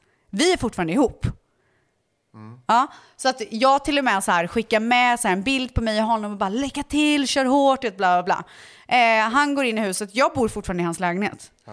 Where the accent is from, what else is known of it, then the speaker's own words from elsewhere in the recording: Borås, Västra Götaland County, Sweden; alltså jag var ändå från Borås.